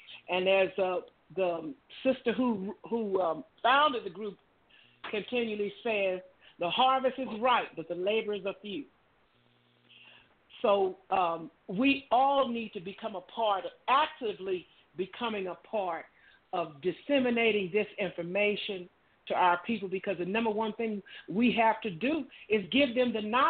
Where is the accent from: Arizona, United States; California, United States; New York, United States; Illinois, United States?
Arizona, United States; Phoenix; I'm from Phoenix.